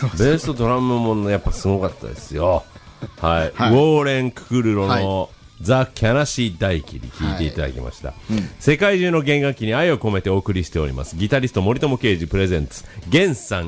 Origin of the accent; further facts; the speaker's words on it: Yokosuka, Kanagawa, Japan; ほら横須賀じゃん、同じ出身だから